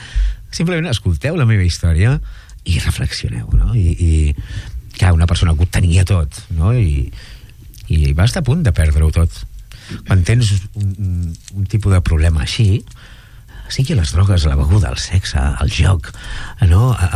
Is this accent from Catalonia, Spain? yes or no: yes; Mataró, Catalonia, Spain; Per exemple, jo sóc de Mataró. Sabeu que sóc capgros.